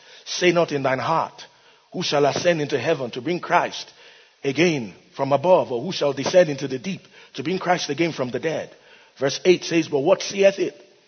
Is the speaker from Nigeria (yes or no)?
yes; Nigeria; I'm from Nigeria. I'm happily married, husband of one wife.